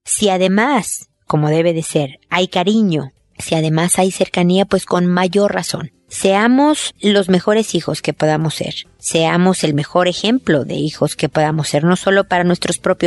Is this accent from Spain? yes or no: no; Mexico; now in Chile; está a punto de salir en librerías en México, mi país de origen. Yo vivo en Chile